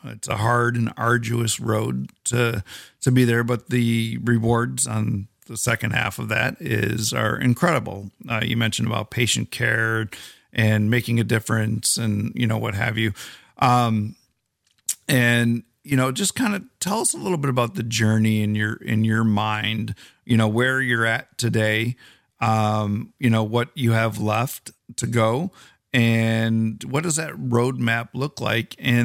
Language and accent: English; Michigan, United States; now in Tampa, United States; I'm from Michigan myself, natively. So I've been down in Tampa for, nearly 15 years now